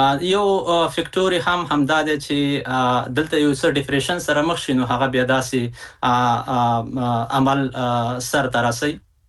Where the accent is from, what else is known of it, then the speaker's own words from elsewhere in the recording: Afghanistan; د خبرونو سره ټکی به مونږ افغانان یو